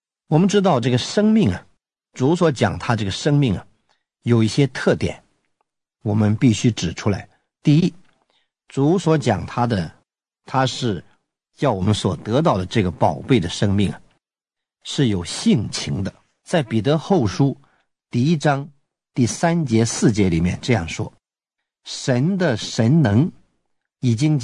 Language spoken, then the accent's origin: Chinese; China; 用我们中国人常说的，就是潜移默化